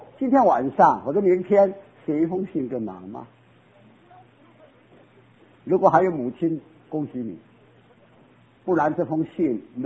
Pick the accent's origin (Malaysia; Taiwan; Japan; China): China; 我不是说我身为中国人讲孝亲